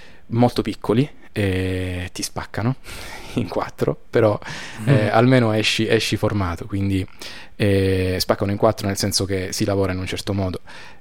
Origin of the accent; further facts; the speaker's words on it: Tortora, Calabria, Italy; now in Rome, Italy; Io non sono originario di Roma, sono di un piccolo paesino che si chiama Tortora, nel sud Italia, in Calabria.